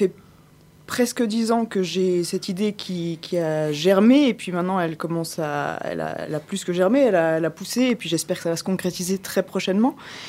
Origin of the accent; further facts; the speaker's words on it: Switzerland; now in France; J'ai grandi en Suisse jusqu'en 2000 et puis j'ai déménagé en France et j'ai un peu voyagé en France et puis aussi à l'étranger.